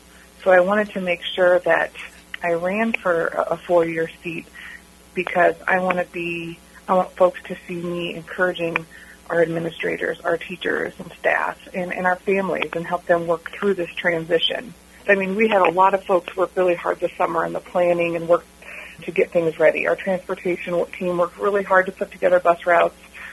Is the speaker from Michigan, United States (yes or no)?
no; Kalona, Iowa, United States; I grew up in Kelowna. I was born in Iowa City, and I went to Mid Prairie K through 12. I went to Kelowna Elementary. It was then Kelowna Elementary, now Mid Prairie East. I graduated in 1998.